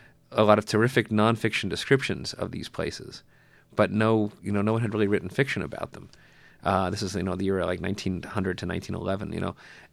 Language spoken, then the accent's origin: English; Massachusetts, United States; also born or lived in New Jersey; now in New York, United States; I was born in New Jersey, grew up in Massachusetts, but I've lived in New York now for almost 30 years.